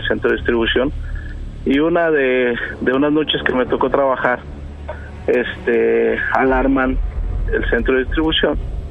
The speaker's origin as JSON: {"language": "Spanish", "region": "State of Mexico", "country": "Mexico", "said": "Yo soy del Estado de México."}